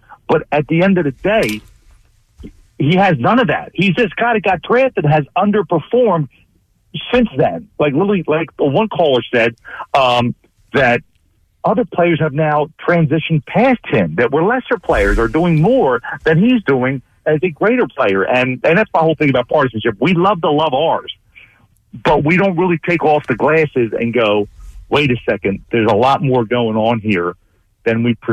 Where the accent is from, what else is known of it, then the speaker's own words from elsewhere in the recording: Upper Merion, Pennsylvania, United States; I'm from Upper Merion and I have more connections to him?